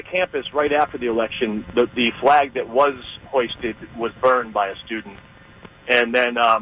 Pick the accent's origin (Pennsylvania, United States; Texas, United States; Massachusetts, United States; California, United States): Massachusetts, United States; Amherst; I'm from Amherst, and I was actually literally just listening to the local FCR news report from my area.